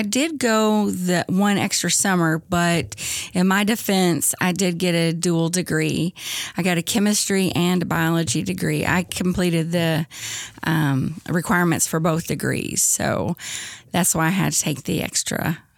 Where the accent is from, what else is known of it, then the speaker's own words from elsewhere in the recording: Stanton, Kentucky, United States; now in Owensboro, United States; I am originally from Eastern Kentucky. I'm from Stanton, Kentucky, which is in Powell County. It's more like East Central Kentucky, not South. Southeast, but Red River Gorge area.